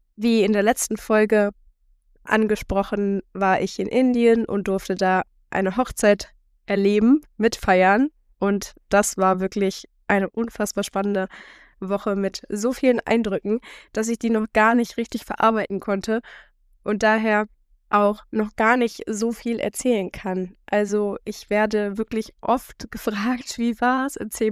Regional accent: Germany; Also für uns als Deutsche ist es einfach ganz anderes Leben.

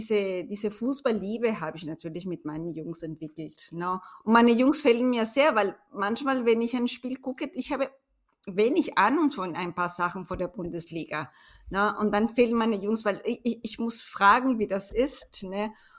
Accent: Ecuador; bin die Mama vom Hannes. Und ich komme aus Ecuador.

